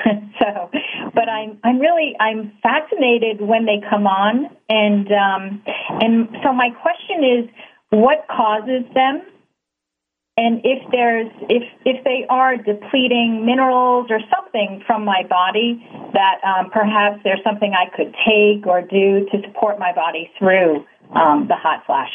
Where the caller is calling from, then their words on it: New York City, New York, United States; Hi, I'm calling from New York City